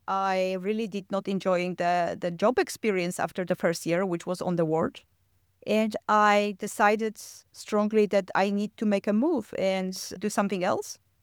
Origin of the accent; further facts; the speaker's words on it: Poland; So yes, as you said, I grew up in Poland